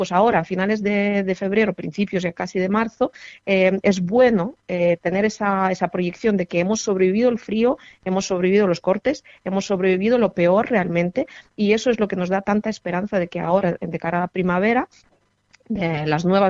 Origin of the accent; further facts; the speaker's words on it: Ukraine; me ha hecho sentirme muy bien como ucraniana y como ser humano